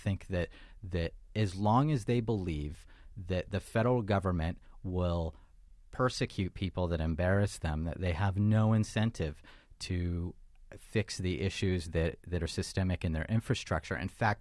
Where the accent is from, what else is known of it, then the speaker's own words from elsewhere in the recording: United States; I'm out to criticize powerful people and express my First Amendment rights as an American.